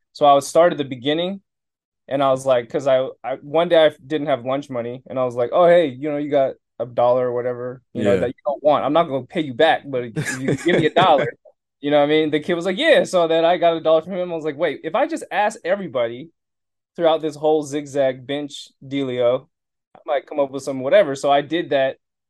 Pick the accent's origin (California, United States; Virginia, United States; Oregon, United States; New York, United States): California, United States; I grew up in the Bay. I grew up like 30 minutes south of San Francisco.